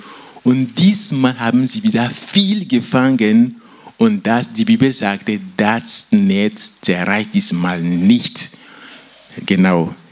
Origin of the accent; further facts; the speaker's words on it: Togo; ich komme aus Togo und da mit der ganzen Technik ist das nicht so weit.